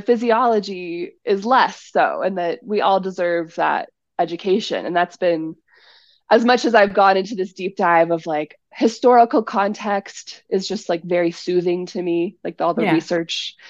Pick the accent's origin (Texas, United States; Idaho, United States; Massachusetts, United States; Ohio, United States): Idaho, United States; Boise; I grew up in Boise, Idaho. I've been in some like extremely conservative places with my work.